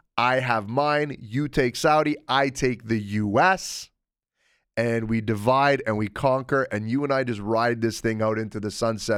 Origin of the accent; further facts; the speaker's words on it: Canada; I also love it, being a Canadian, for the MLS.